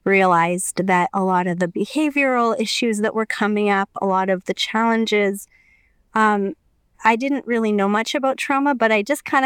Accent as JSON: {"language": "English", "region": "Alberta", "country": "Canada", "moved": "as an adult", "lives_now": "Winnipeg, Canada", "said": "I live in Winnipeg, Manitoba, Canada. I'm originally from Alberta, and my family moved out here when my son was just 6 weeks old. So I've now been here for 15 years, and I love Winnipeg."}